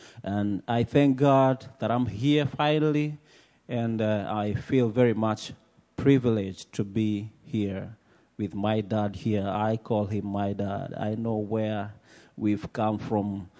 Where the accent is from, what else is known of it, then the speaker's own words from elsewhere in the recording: Nairobi, Kenya; from Nairobi, Kenya, and I'm so glad to be here.